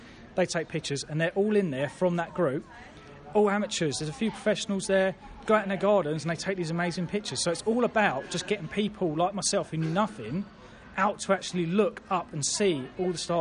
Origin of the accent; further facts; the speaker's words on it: Milton Keynes, South East England, United Kingdom; because I'm from Milton Keynes